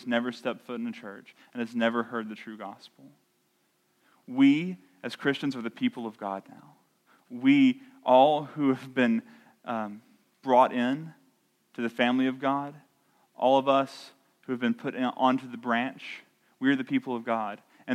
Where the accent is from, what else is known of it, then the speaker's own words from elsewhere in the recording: Marion, North Carolina, United States; It's easy growing up in Marion, North Carolina, to assume that everyone just knows the gospel